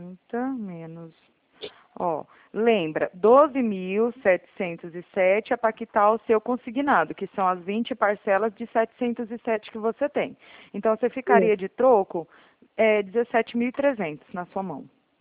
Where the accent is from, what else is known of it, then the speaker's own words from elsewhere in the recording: Araraquara, São Paulo, Brazil; É aqui de Araraquara, interior de São Paulo.